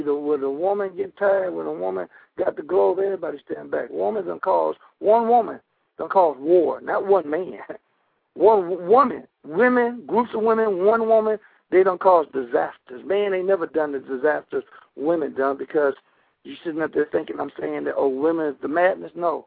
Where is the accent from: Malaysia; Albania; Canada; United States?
United States; Detroit, Michigan; I mean, I'm from Detroit.